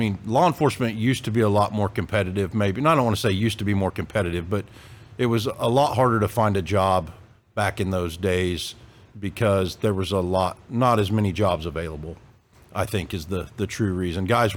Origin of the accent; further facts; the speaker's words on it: Furley, Kansas, United States; I grew up in Furley, obviously, is where I spent my formal years.